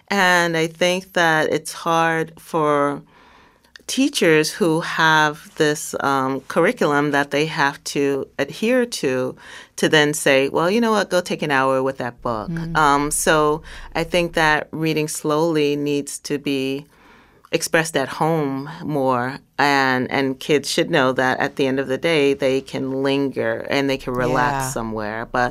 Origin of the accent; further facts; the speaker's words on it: New York City, New York, United States; You know, I grew up in Bushwick, and it was like, where were the books about a black girl growing up in Bushwick and in the home of a single mom